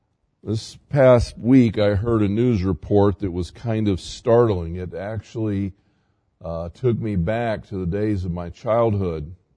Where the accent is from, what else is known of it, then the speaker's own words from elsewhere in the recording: the South, United States; Now, I grew up in the South and began my ministry in the South